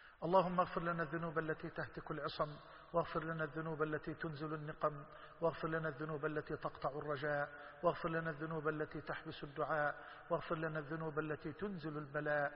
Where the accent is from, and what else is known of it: Egypt